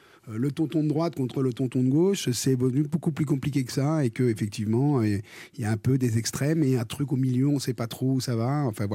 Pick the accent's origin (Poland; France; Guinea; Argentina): France; Neuilly, Île-de-France; born there; Je suis né à Neuilly, mais j'ai jamais vécu, attention.